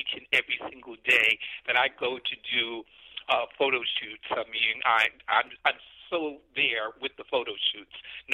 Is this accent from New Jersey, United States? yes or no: yes; Newark, New Jersey, United States; I was born and reared in Newark, New Jersey by an incredible, incredible, incredible lady, my mother.